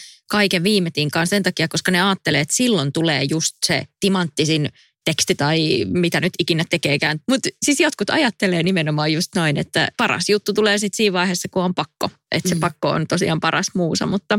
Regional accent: Eno, North Karelia, Finland; Mutta sieltä, mistä mä oon kotoisin Enosta, niin sun pitää oikeasti kävellä aika pitkä matka

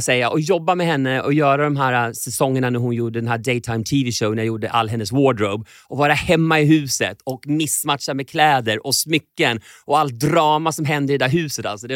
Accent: Köping, Västmanland County, Sweden; Där kom jag till och där växte jag upp med min mamma och min pappa och min lillebror

